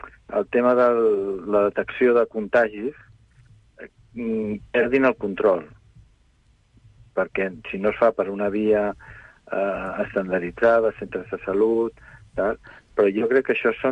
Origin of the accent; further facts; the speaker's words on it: Madrid, Community of Madrid, Spain; És que jo, com a madrileny, com a persona que visc a Madrid